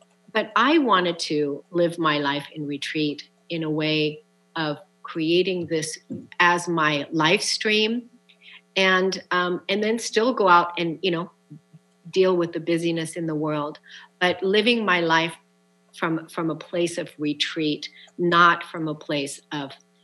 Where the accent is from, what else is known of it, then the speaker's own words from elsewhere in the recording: Laconia, New Hampshire, United States; here in my hometown in Laconia